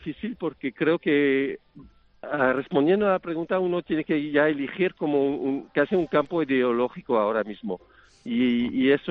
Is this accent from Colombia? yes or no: no; Switzerland; now in Spain; yo diría, en mi país, Suiza.